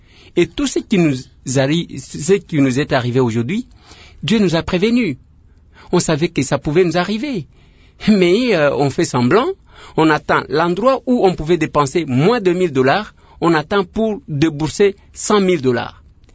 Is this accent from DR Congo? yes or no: yes; DR Congo; En tant qu'élu de Kinshasa d'abord, et ensuite en tant que Congolais